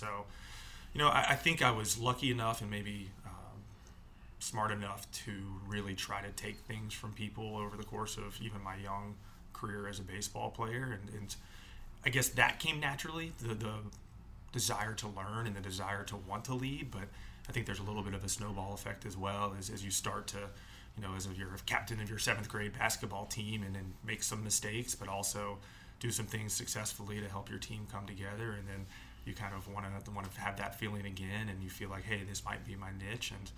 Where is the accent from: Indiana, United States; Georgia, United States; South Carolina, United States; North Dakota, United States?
Georgia, United States; Atlanta; what real baseball talent was outside of my little bubble growing up in Atlanta.